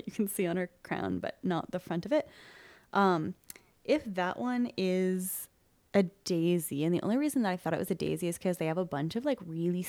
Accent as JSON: {"language": "English", "town": "Ithaca", "region": "New York", "country": "United States", "said": "I am from Ithaca"}